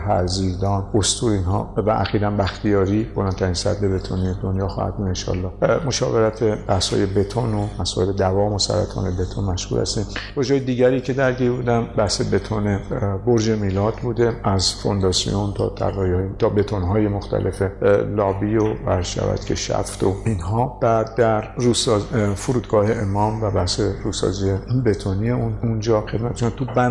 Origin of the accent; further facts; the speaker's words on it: Tehran, Tehran Province, Iran; born there; من بنده سال 1330 تو تهران به دنیا اومدم